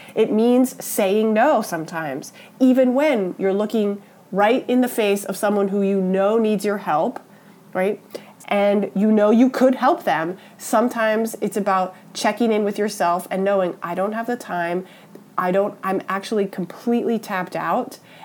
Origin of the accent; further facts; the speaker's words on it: East Coast, United States; You may have noticed, because I'm from the East Coast, that I communicate a little bit differently.